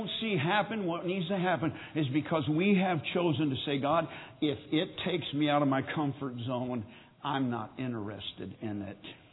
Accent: Kansas, United States; I said, well, growing up in Kansas with nothing to block the wind in the middle of the winter, 20 below, wind chill factor of 40 below

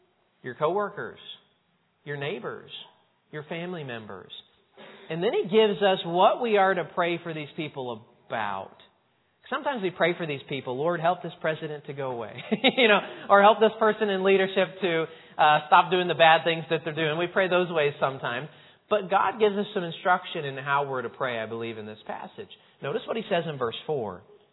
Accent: Franklin, Indiana, United States; I live in Franklin, Indiana. I know you've all heard of it. It's about 30 minutes south of Indianapolis. You probably know that one. And grew up there

